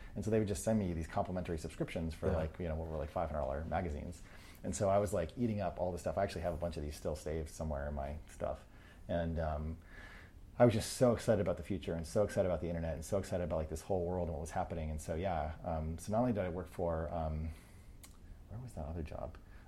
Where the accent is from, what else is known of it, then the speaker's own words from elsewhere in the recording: New Hampshire, United States; I grew up in New Hampshire.